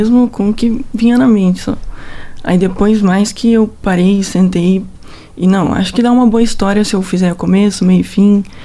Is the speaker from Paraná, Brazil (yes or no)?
yes; Palotina, Paraná, Brazil; born there; now in Cascavel, Brazil; Nasci em Palotina, moro aqui há 6 anos.